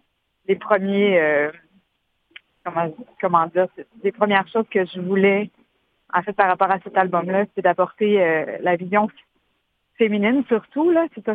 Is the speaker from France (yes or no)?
no; Quebec, Canada; born or raised there